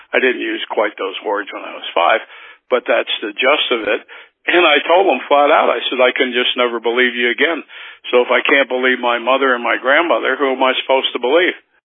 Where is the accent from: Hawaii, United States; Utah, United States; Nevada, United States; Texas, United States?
Nevada, United States; Las Vegas; And then growing up in Vegas, this was a good old boy thing, and it didn't matter who the judge was if you got arrested.